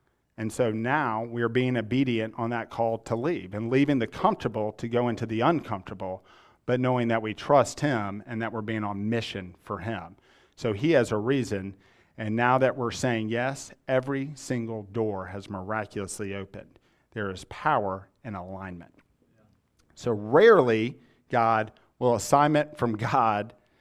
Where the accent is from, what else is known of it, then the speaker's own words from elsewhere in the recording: Atlanta, Georgia, United States; I'm from Atlanta, but my wife's from Birmingham.